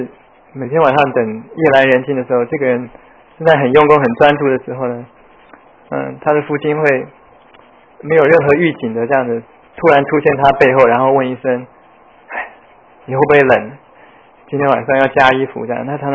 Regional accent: Taiwan; 这是从小在台湾长大的我完全没有的经验

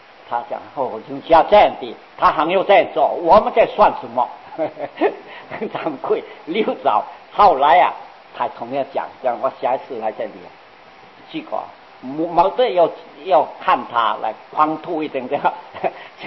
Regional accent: China; 我们中国人

